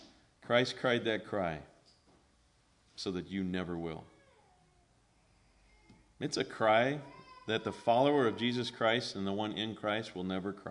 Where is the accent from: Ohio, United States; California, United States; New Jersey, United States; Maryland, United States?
California, United States; Now, at least in grammar school, for me growing up in California, the head of the school was called the principal.